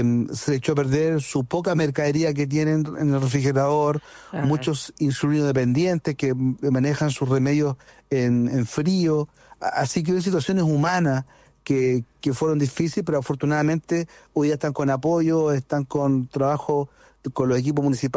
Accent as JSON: {"language": "Spanish", "town": "Concón", "region": "Valparaíso", "country": "Chile", "tie": "born or raised there", "said": "yo nací en Concón cuando Concón era parte de Viña del Mar."}